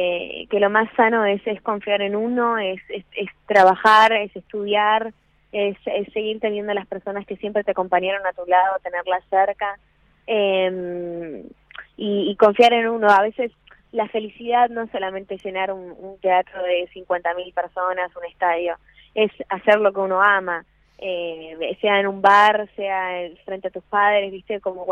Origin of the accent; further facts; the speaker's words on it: Buenos Aires, Argentina; estoy tampoco en Buenos Aires, en mi país, que cuando estoy quiero estar con ellos